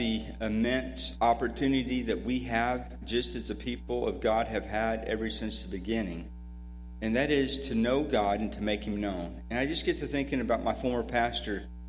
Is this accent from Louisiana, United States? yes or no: no; Iowa, United States; also born or lived in Snowville, Georgia; it reminds me of growing up in Iowa and then down in Snowville, Georgia, my folks moved there.